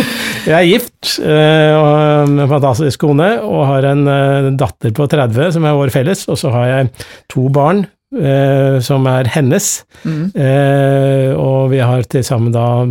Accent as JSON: {"language": "Norwegian", "town": "Nesodden", "region": "Akershus", "country": "Norway", "tie": "born or raised there", "said": "Født og oppvokst på Nesodden, rett utenfor Oslo."}